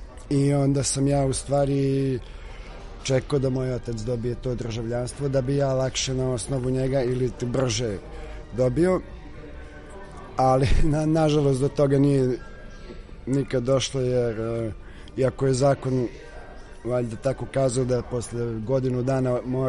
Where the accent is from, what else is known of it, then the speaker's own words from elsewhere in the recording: Serbia; accent: Belgrade; taj neki moj dijalekt ili akcenat koji sad pričam, koji ne znam, koji je, kažu da je malo beogradski, verovatno najviše vuče